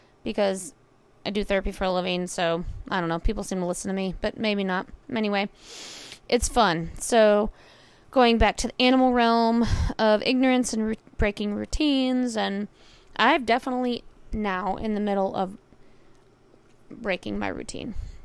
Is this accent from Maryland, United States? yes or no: no; Atlanta, Georgia, United States; also born or lived in North Carolina; I'm from Atlanta, Georgia. So, and went to school in Boone, North Carolina, Appalachian State.